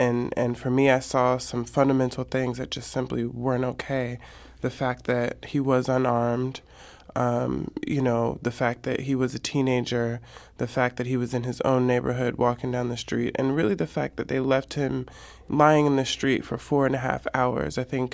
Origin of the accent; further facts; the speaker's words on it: Los Angeles, California, United States; Growing up in South Central, you see the police as, you know, not being on your side.